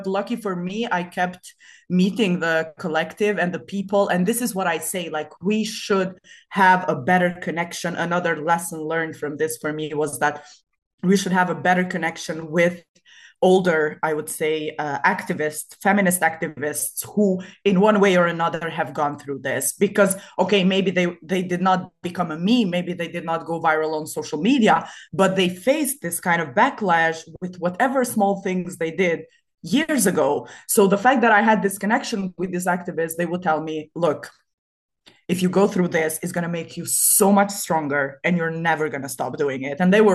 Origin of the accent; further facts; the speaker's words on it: Kosovo; I was writing about my personal experience as a woman growing up in Kosovo